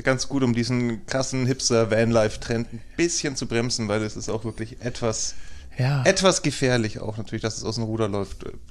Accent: Nuremberg, Bavaria, Germany; auch aus der Nürnberger Region, meine alte Heimat.

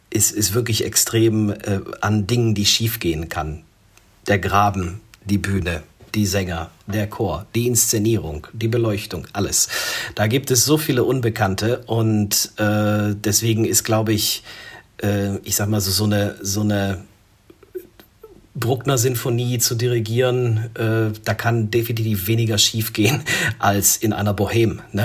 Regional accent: Germany; born there; Ich bin ja in Deutschland geboren. Ich habe nie in Polen gelebt, bin da auch nicht zur Schule gegangen, spreche aber genauso wie wir uns jetzt auf Deutsch unterhalten, fließend akzentfrei, könnte ich das Gespräch auch auf Polnisch führen.

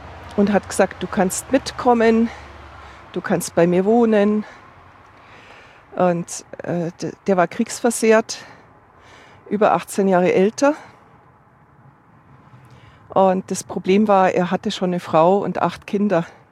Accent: Munich, Bavaria, Germany; Also ich komme aus Oberbayern. Ich bin hier in die Gegend gekommen wegen dem Gebetshaus Augsburg.

